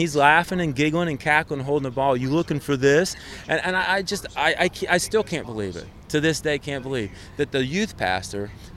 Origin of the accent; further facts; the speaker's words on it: Chicago, Illinois, United States; I grew up in Chicago, and so balls coming out of Wrigley Field, that's just in your blood.